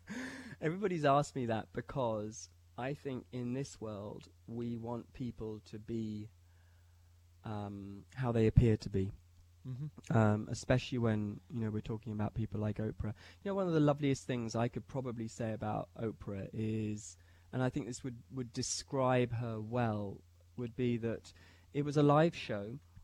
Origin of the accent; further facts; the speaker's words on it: Chicago, Illinois, United States; The accent is, I'm not English. I come from Chicago. I find it quite hard to keep up the English accent for longer than an hour or so.